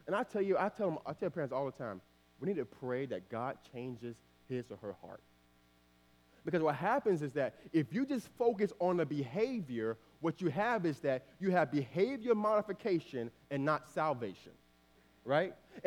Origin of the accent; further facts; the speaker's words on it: Miami, Florida, United States; You know, I grew up in Miami, and so there is this the particular day every single month that our church used to have, right?